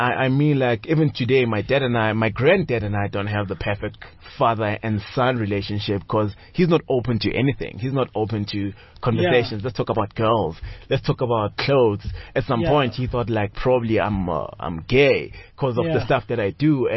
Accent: Daveyton, Gauteng, South Africa; also born or lived in Lydenburg / Tsakane; It's a Bedi place, I'm Bedi. And when I was five, my mom and dad moved to Daveyton, stayed in Daveyton.

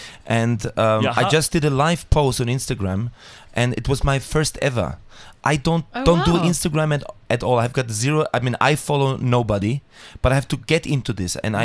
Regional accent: Southern Italy, Italy; also born or lived in Vienna, Austria; I'm actually 100% Italian. I was Neapolitan. I'm from the south of Italy, but I was born in Vienna.

